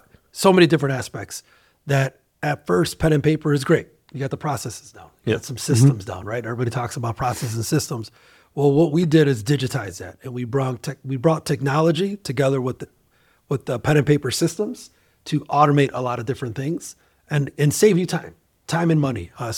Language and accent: English; Chicago, Illinois, United States; Well, I mean, we're from Chicago. It's a very, you know, there's a big tech ecosystem here.